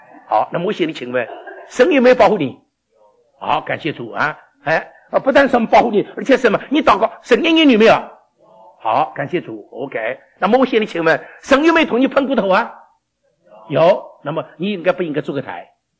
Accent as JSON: {"language": "Chinese", "region": "Shanghai", "country": "China", "said": "我们上海人不吃辣的。"}